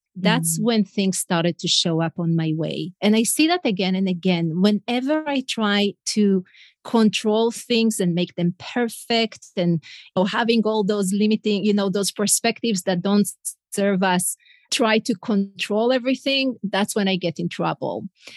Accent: Israel; first language Hebrew; English is a second language; now in United States; And I blogged about being an Israeli mom in the US, nothing fancy. I blogged in Hebrew, my first language, not in English

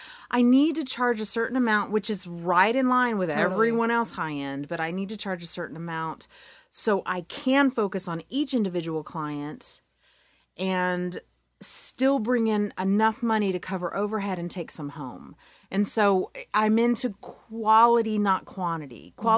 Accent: Dallas, Texas, United States; And I'm from Dallas, born and raised.

